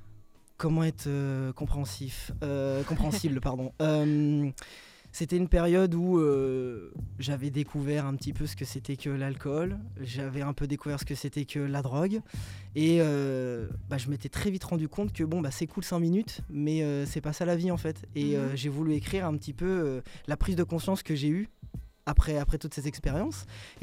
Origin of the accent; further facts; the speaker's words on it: Pont-Audemer, Normandy, France; Moi, je viens de l'Eure.